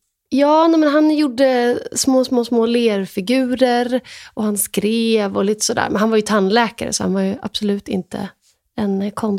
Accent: Sweden; jag tar inte heller någon ställning, för jag är också svensk

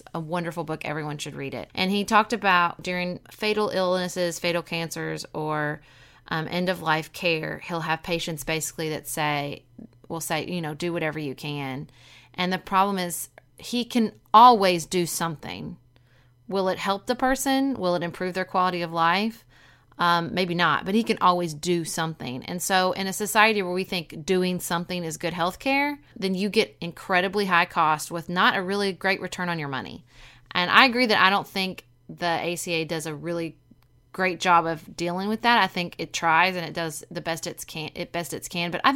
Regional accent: Paducah, Kentucky, United States; when I was growing up in Paducah in the 90s

